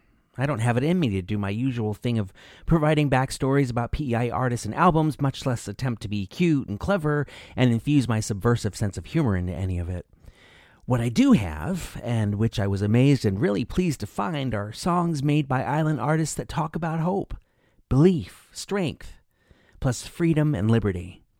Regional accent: United States; now in Canada; your neighbors to the south and my home country just voted for fascism over democracy

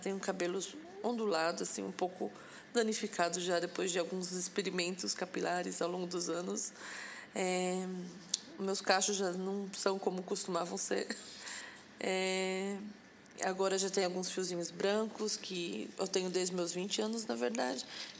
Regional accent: Brazil; now in Israel; sou brasileira, israelense, moro em Israel com a minha família

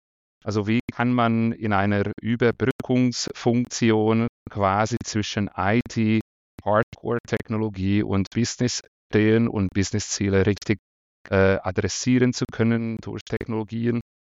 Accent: Hungary; moved away as an adult; now in Switzerland; Ich komme ursprünglich aus Ungarn, wo ich aufgewachsen bin und studiert habe. Und mittlerweile seit 15 Jahren wohne, lebe und arbeite ich in der Schweiz

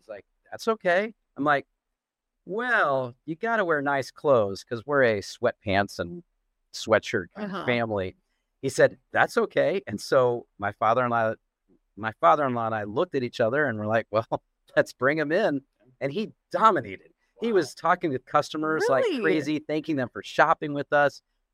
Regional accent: Georgia, United States; moved away as an adult; now in Nebraska, United States; So I'm from a suburb of Atlanta.

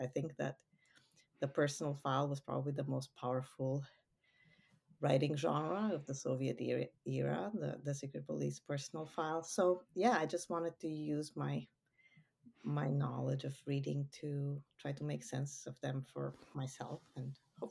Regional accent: Romania; I was born in Romania in the 70s and grew up in the 80s in Ceausescu's Romania, which was probably one of the grimmest places in the socialist bloc in the 80s

